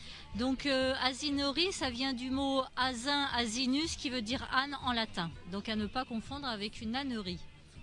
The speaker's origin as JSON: {"language": "French", "region": "Nouvelle-Aquitaine", "country": "France", "said": "Alors, je suis de Dordogne, dans le nord du département de la Dordogne."}